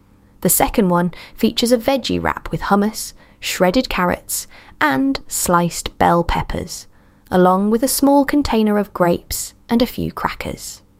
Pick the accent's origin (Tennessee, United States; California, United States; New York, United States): California, United States; Sacramento; a place I used to visit on weekends as a teenager growing up in Sacramento.